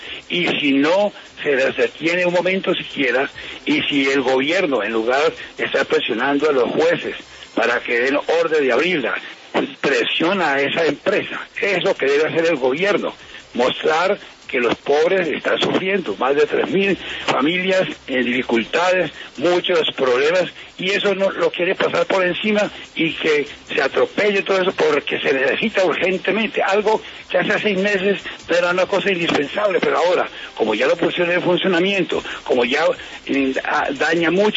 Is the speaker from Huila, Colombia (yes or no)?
yes; Garzón, Huila, Colombia; Mire, mi opinión, yo soy huilense, nacido en Garzón, una de las poblaciones que ha sufrido